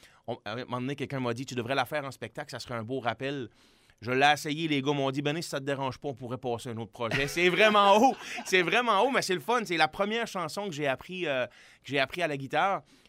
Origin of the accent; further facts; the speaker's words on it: Quebec, Canada; je suis un gars originaire de la Gaspésie